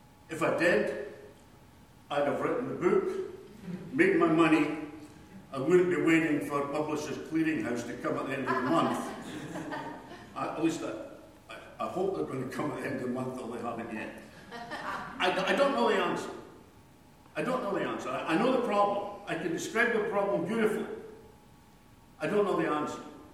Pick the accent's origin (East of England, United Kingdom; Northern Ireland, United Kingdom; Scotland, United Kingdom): Scotland, United Kingdom; I'm Scottish, as you probably have guessed.